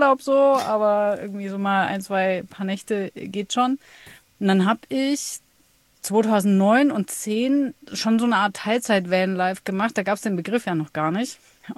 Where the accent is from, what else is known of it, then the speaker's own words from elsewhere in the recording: Dresden, Saxony, Germany; Ich komme ursprünglich aus Dresden, bin jetzt seit Anfang 2017 im Camper unterwegs, meistens Vollzeit, habe seitdem aber auch keine eigene Base mehr